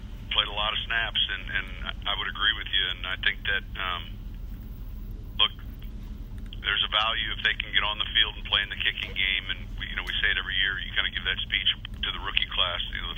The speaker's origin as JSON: {"language": "English", "region": "Illinois", "country": "United States", "said": "Well, listen, we're both from, the other thing is we're both from Illinois"}